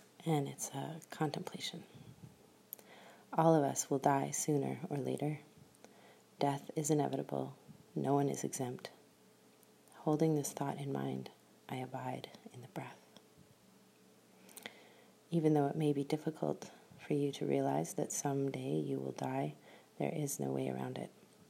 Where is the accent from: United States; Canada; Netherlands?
Canada; Vancouver, British Columbia; I am from Vancouver, British Columbia, the most beautiful place on earth.